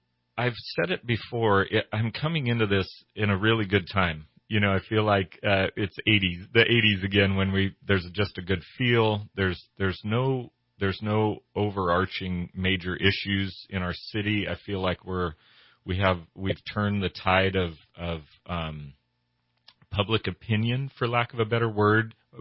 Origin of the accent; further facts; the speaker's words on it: Los Molinos, California, United States; I grew up in the North State. I've been here my whole life. I was born in Corning and raised in Los Molinos and came to Redding in 1986.